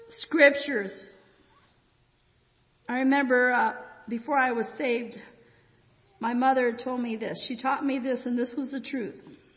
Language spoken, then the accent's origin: English; Michigan, United States; also born or lived in Virginia; now in Oklahoma, United States; Well, I was born in Virginia, raised in Michigan, but now I'm Oklahoman. Been here longer than anywhere.